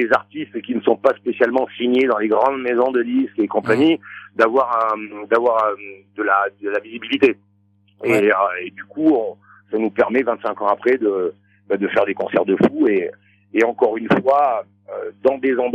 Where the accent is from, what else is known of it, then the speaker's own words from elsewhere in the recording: Auvergne-Rhône-Alpes, France; avec tout ce qui se passe bien chez nous en Auvergne.